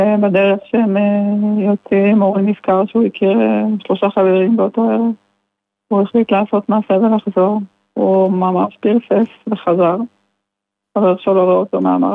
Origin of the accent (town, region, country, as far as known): Jerusalem, Jerusalem District, Israel